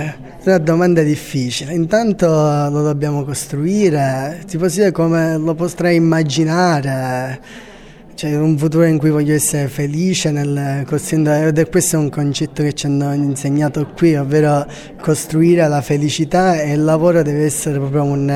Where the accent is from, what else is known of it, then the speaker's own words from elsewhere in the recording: Alcamo, Sicily, Italy; No, io vengo da Alcamo, in provincia di Trapani, in Sicilia, quindi da abbastanza lontano.